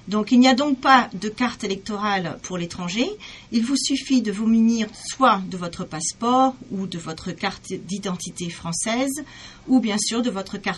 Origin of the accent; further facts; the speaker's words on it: France; Je suis française avant tout et je le resterai à vie.